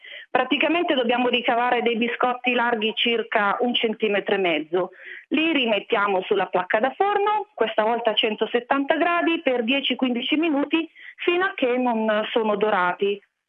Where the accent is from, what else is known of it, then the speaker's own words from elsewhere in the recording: Lombardy, Italy; also born or lived in Florence; io vengo dalla provincia di Varese, ma ho girato per motivi di lavoro diverse regioni d'Italia. Ho vissuto 2 anni a Firenze, qualche mese a Trento, poi ho sposato un marito romano.